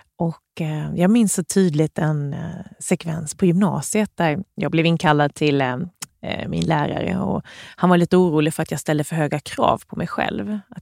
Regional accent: Värnamo, Jönköping County, Sweden; Jag tyckte att det hände för lite helt enkelt hemma i Värnamo. För det är ju där man börjar oftast som ung.

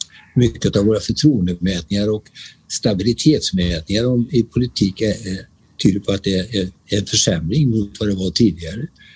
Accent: Skövde, Västra Götaland County, Sweden; I min hemstad är Skövde i Västergötland.

